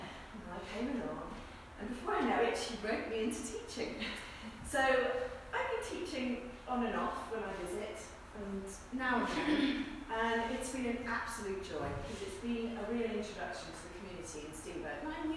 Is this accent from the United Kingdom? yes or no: yes; England, United Kingdom; And as you might guess, well, you know, I come from England. And my husband's American and his mother lives here.